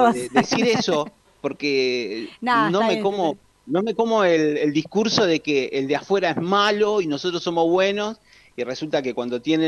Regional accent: Argentina; Digo soberanía como país porque somos argentinos.

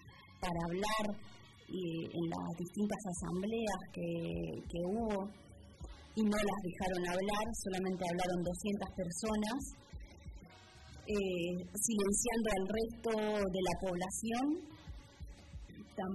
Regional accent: Mendoza, Argentina; yo provengo de la provincia de Mendoza y tenemos un lugar, bueno, es una tierra, es un lugar seco

